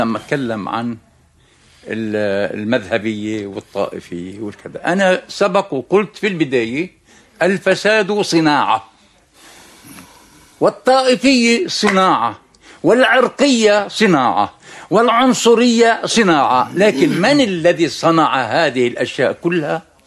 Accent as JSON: {"language": "Arabic", "country": "Lebanon", "said": "الطبقة السياسية فاسدة عندنا في لبنان"}